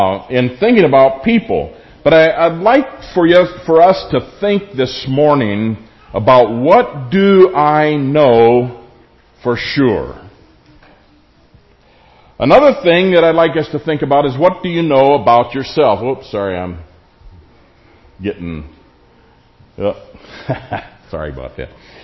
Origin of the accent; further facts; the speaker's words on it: the South, United States; It used to be a question that was often asked when I grew up in the South.